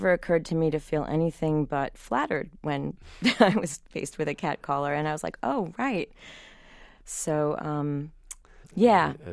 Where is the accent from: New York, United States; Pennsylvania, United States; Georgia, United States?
New York, United States; I wasn't a neophyte New Yorker. I mean, I grew up on Long Island, but I had been living in the city a little while